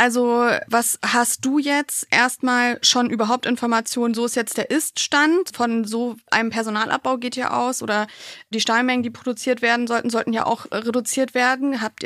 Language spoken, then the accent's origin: German; Wolfsburg, Lower Saxony, Germany; ich komme ja aus Wolfsburg ursprünglich